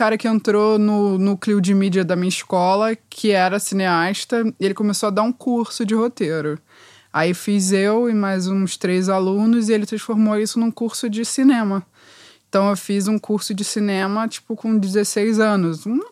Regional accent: Rio de Janeiro, Brazil; com 12 anos eu cresci em Botafogo, aqui no Rio.

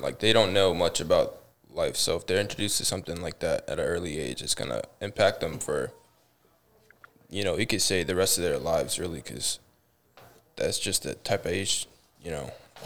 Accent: Boston, Massachusetts, United States; I'm 18. I'm from Boston.

